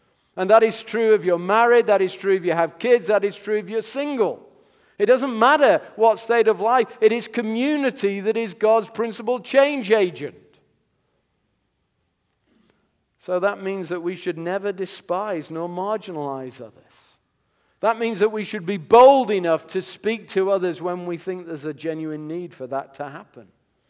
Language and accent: English; England, United Kingdom; I know I come from England